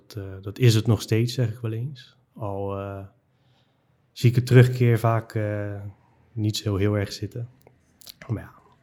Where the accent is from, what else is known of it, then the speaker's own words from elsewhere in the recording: Vlaardingen, South Holland, Netherlands; Ja, geboren en getogen in Vlaardingen, ja.